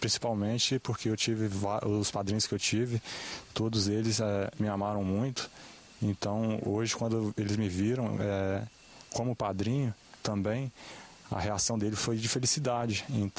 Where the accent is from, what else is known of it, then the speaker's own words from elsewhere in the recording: Colatina, Espírito Santo, Brazil; Como eu sou de Colatina, da Fazenda de Colatina